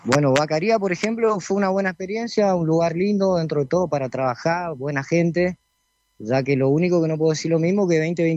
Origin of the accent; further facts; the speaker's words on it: Argentina; o sea, hablando como argentino